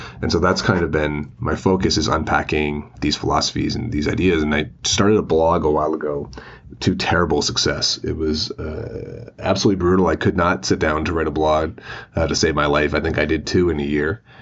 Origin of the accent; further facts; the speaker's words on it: Bath, South West England, United Kingdom; born there; also born or lived in Halifax; I was born in Bath, England, so I was in England for a while, and in Halifax, and, you know, various places.